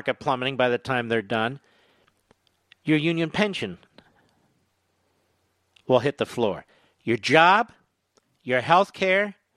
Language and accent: English; Philadelphia, Pennsylvania, United States; So we're Pennsylvanians. My parents were born in North Philadelphia. I was born in Philadelphia.